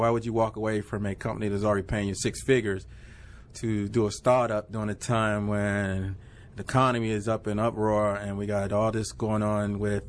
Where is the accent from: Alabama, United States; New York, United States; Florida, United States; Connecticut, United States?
Alabama, United States; now in Washington, United States; I'm originally from Alabama.